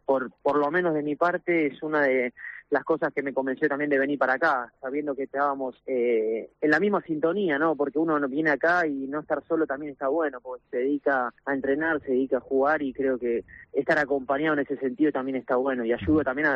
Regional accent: Buenos Aires, Argentina; yo soy de Buenos Aires

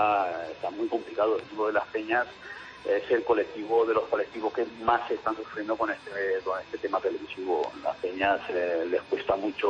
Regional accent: Spain; a nosotros personalmente como Español

